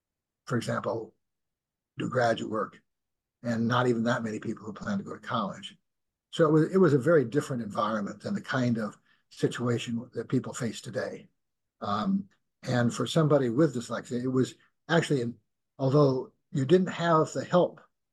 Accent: Marengo, Illinois, United States; The reading was not a highly prized skill of young boys growing up in Marengo, Illinois at the time.

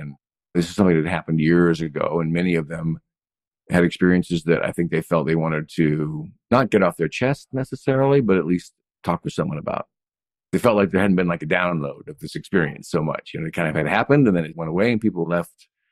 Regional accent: Yakima, Washington, United States; also born or lived in Seattle; It was a surreal experience because I grew up an hour and a half from where we filmed. Between my hometown of Yakima and Seattle is where many of the locations were

